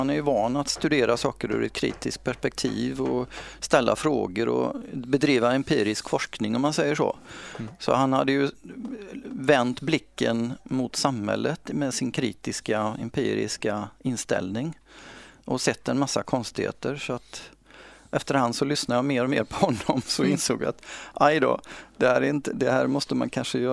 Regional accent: Borås, Västra Götaland County, Sweden; jag är från Borås från början, född och uppvuxen där. Sen har jag gått genom Handelshögskolan i Göteborg. Och jag är så pass att jag har vuxna barn

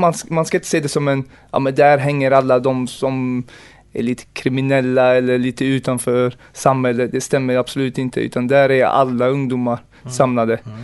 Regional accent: Gothenburg, Västra Götaland County, Sweden; now in Partille, Sweden; och jag är född här i Sverige, i Göteborg. Jag är en riktig göteborgare. Jag är uppvuxen i Hammarkullen, som ligger i Angered.

